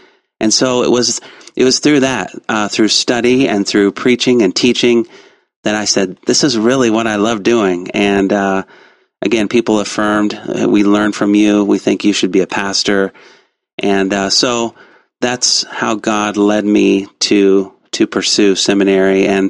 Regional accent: Danville, Illinois, United States; at the church where I grew up in Danville, Illinois.

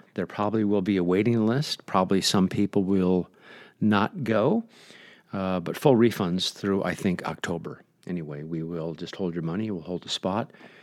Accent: Omaha, Nebraska, United States; We grew up as Lutherans. I don't know if it was ELCA or LCA or something, but we grew up in Omaha, Nebraska.

